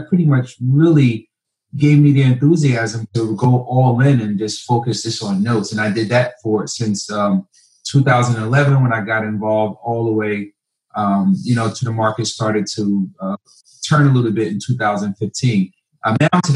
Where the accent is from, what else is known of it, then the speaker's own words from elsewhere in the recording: New Jersey, United States; because I'm from North New Jersey, which is a rough area, but it taught me adversity